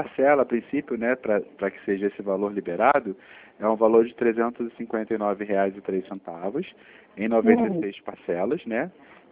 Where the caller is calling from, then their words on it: Rio de Janeiro, Brazil; Eu sou do Santander, só que eu falo do Rio de Janeiro.